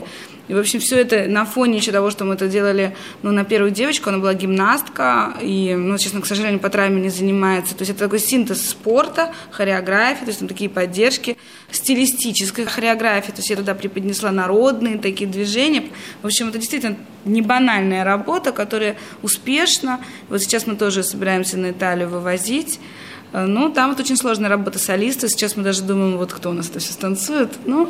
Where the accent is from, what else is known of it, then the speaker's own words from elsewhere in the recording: Norilsk, Krasnoyarsk Krai, Russia; Потом, когда я жила, естественно, на севере, там же очень холодно, я сама родом из Норильска.